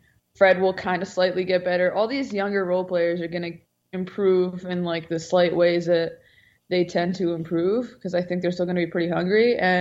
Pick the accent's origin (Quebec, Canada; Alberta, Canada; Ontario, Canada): Alberta, Canada; Edmonton; growing up in Edmonton, a weird, more isolated experience